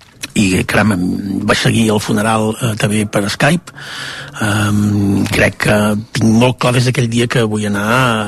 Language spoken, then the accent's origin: Catalan; Catalonia, Spain; veure una mica el meu poble on vaig créixer i on tinc tants i tants i tants amics i tants records i respirar Girona